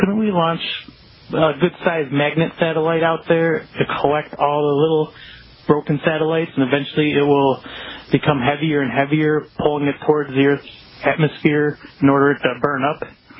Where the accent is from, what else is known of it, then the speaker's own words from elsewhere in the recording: Buffalo, New York, United States; I'm from Buffalo.